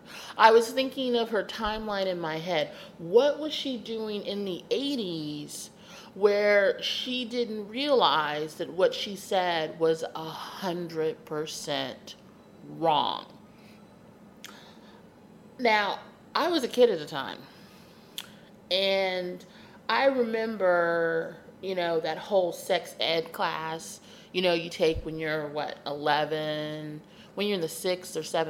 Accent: the South, United States; Well, I grew up in the South. I was on a military base. There were no openly gay people anywhere in my neck of the woods.

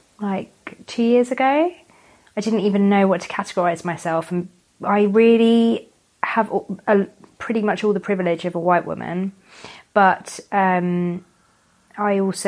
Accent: Herne Bay, South East England, United Kingdom; also born or lived in Birmingham / Saudi Arabia; and my dad is Egyptian. And we moved to Saudi Arabia when I was two, lived there for 3 years, I think, and then came back, moved to Kent, a place called Herne Bay, which is so white, so incredibly white. And then I moved to London when I was 17

